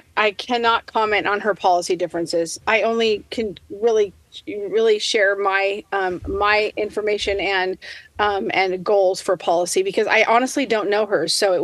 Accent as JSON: {"language": "English", "town": "Keizer", "region": "Oregon", "country": "United States", "tie": "born or raised there", "said": "I'm a Kaiser girl. I'm from Kaiser. I was raised in Kaiser"}